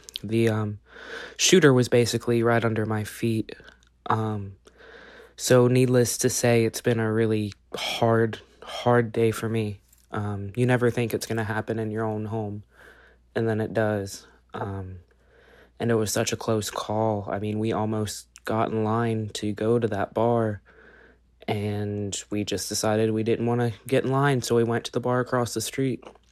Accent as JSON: {"language": "English", "town": "Dayton", "region": "Ohio", "country": "United States", "said": "I'm from Dayton, Ohio, where we just had the mass shooting in the Oregon District last night."}